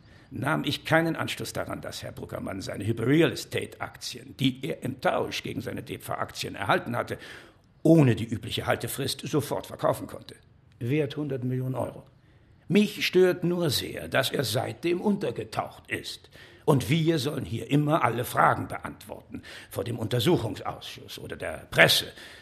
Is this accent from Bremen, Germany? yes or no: no; Methelen, North Rhine-Westphalia, Germany; Ich stamme aus Methelen, Westfalen, Jahrgang 1931.